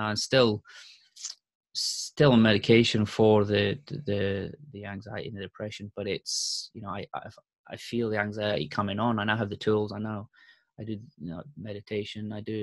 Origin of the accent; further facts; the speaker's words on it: Scotland, United Kingdom; moved away as an adult; also born or lived in Germany / England; now in Sydney, Australia; here in Australia, Sydney, Australia. So as you can hear, the accent doesn't fit with where I am. So I'm originally from Scotland. Well, the last place I lived, I've moved around a bit. I was the child of an army dad. So born in Germany, lived in Germany, England, Scotland. Now Australia for the past 8 years.